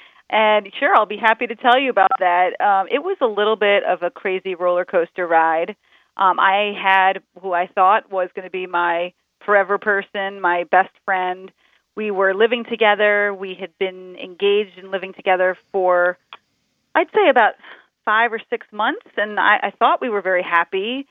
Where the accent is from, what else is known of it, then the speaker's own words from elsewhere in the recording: New York, United States; And my ex-fiance was from California, and I was from New York.